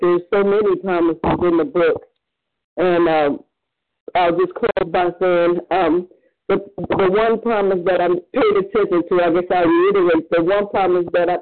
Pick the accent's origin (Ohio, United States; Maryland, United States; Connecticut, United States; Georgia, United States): Ohio, United States; Cleveland